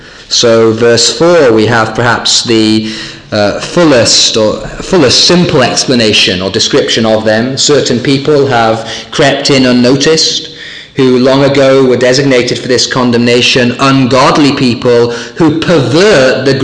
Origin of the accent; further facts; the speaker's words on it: Thirsk, Yorkshire and the Humber, United Kingdom; As most of you know, I come originally from Thirsk in North Yorkshire.